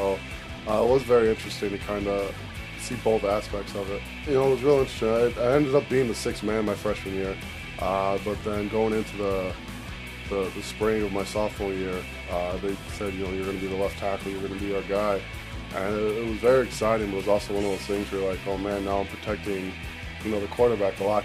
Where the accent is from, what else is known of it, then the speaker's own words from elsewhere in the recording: Chicago Heights, Illinois, United States; I grew up in Chicago Heights, Illinois. It's about 30 minutes south of the city.